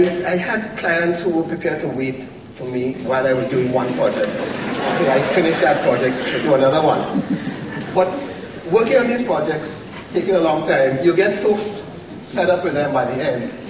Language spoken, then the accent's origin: English; Trinidad & Tobago; now in Barbados; But Barbados is a small country, and I'm from Trinidad, so I was a foreigner too.